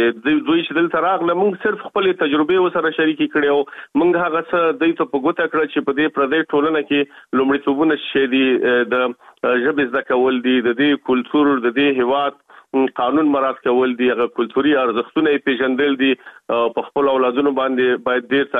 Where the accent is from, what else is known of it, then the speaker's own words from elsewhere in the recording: Kabul, Afghanistan; moved away as an adult; افغانستان کې خو په کابل کې مونږ اوسېدلو، او هلته زما اوبر دومره نه و. تقریبا په یو ویشکلنۍ کې زه د افغانستان نه راوتلی یم،